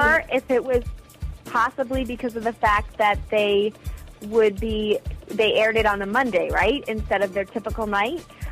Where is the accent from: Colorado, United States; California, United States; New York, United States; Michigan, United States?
New York, United States; Well, you know, as a New Yorker, I have to say I love the Hamptons.